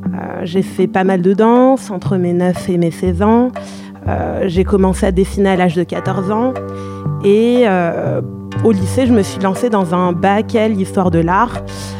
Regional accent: Paris, Île-de-France, France; 27 ans, je suis aujourd'hui journaliste culturelle freelance. Je suis née, j'ai grandi à Paris, mais mes deux parents viennent du Congo-Brazzaville.

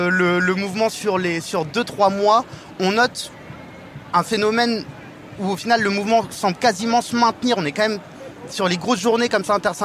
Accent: Rennes, Brittany, France; Et comme moi, je suis rennais, j'ai grandi ici

